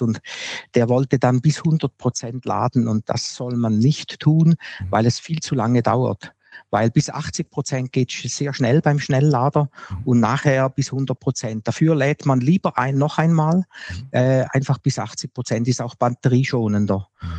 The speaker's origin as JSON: {"language": "German", "country": "Switzerland", "said": "Sogar noch schneller als bei uns in der Schweiz."}